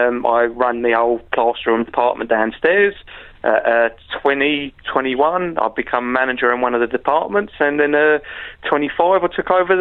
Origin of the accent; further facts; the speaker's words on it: Walthamstow, London, United Kingdom; Luckily it was in Walthamstow, my hometown.